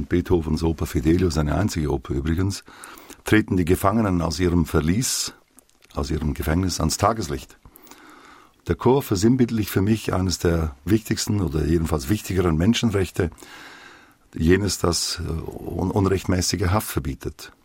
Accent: South Africa; also born or lived in Mozambique; ich bin in Südafrika und Portugiesisch-Ostafrika aufgewachsen und habe dort in Südafrika als 12-jähriger Bub die Apartheid erlebt. Und in Mosambik, wo meine Eltern wohnten, gab es die nicht. Aber in Südafrika, wo ich in die Schule ging.

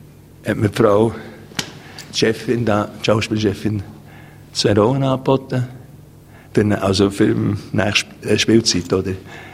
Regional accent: Bern, Switzerland; also born or lived in Dresden; Ja, ich bin in Dresden geboren, aber aufgewachsen bin ich in Bern. Nur meine Mutter ist Deutsche und meine ganze Verwandtschaft kommt aus Sachsen. Und da habe ich eigentlich viel, viel, viel immer Deutsch geredet.

